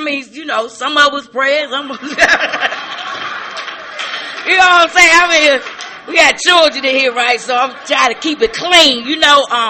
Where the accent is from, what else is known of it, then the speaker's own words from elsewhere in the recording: Washington, District of Columbia, United States; I came from Southeast Washington. You don't surrender to nobody.